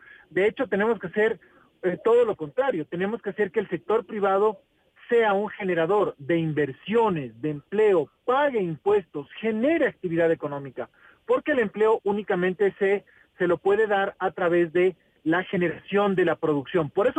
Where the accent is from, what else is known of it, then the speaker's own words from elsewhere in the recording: Quito, Pichincha, Ecuador; Y eso nosotros como quiteños no podemos permitir.